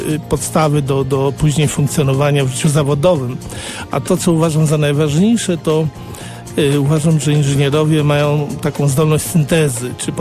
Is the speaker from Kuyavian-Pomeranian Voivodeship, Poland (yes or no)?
no; Lower Silesian Voivodeship, Poland; Urodziłem się pod Górą Ślężą, nieopodal Świdnicy, tam też kończyłem liceum